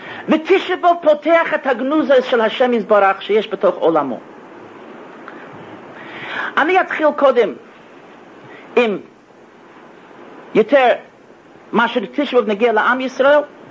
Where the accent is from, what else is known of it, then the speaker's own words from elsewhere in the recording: United States; אני מכירים מהרי שלי שאני אמריקאי, אני בתור אמריקאי אני אומר